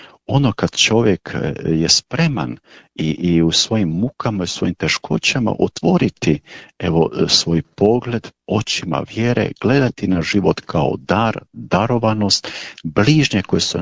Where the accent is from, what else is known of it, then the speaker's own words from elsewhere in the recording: Molve, Koprivnica-Križevci County, Croatia; sam rođen evo u Molvama, tu sam kršten u svetištu Blažene Djevice Marije, kao dijete odrastao tu pod njezinim okriljem.